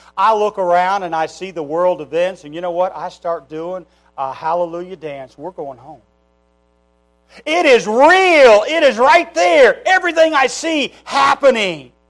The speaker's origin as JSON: {"language": "English", "town": "Wichita", "region": "Kansas", "country": "United States", "said": "I'm originally from Wichita, Kansas. I was born there and we went back to live there for a short period of time."}